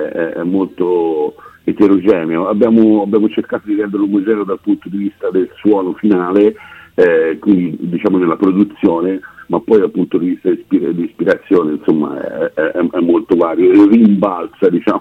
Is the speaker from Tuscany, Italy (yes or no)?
yes; Grosseto, Tuscany, Italy; also born or lived in Milan; now in Florence, Italy; in quel di Grosseto, perché poi sono nato lì, nella Maremma, e poi va bene, ormai sono 35 anni che sto a Firenze, per lavoro sono stato anche 10 anni a Milano, insomma, diciamo che sono quasi apolide.